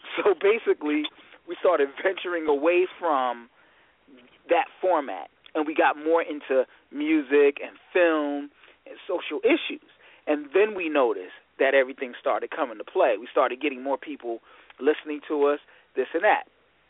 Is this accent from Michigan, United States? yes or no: yes; Michigan, United States; I'm your host from Michigan